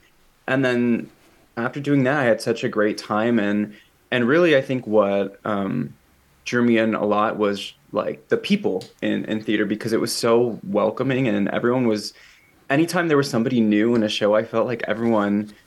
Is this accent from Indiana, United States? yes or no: yes; Munster, Indiana, United States; So, I grew up in Munster, Indiana.